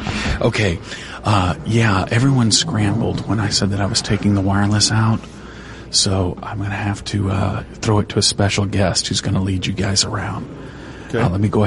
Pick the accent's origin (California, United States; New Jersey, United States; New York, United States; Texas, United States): Texas, United States; Dallas; Yes, I'm from Dallas, but George is not.